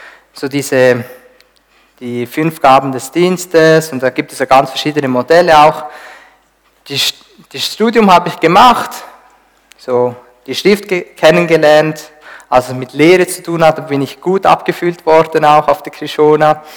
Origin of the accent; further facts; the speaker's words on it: Switzerland; Ja, als Schweizer sowieso nicht.